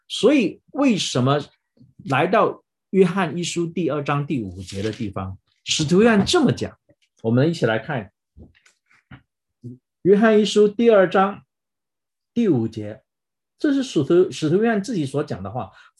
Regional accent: Taiwan; 你知道啊，我们台湾人有一个习俗

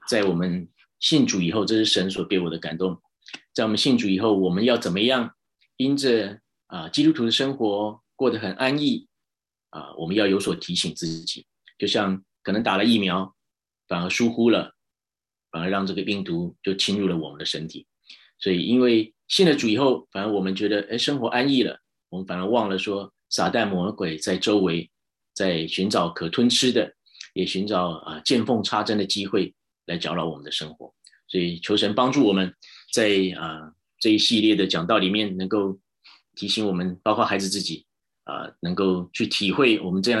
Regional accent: Taiwan; now in United States; 本来以为我的故乡台湾是很紧急的状态，

